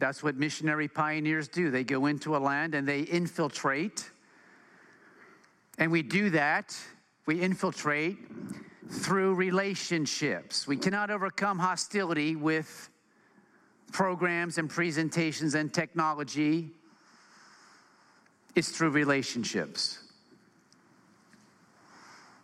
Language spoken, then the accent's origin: English; Philadelphia, Pennsylvania, United States; And I grew up in Philadelphia, so it had a special place in my heart.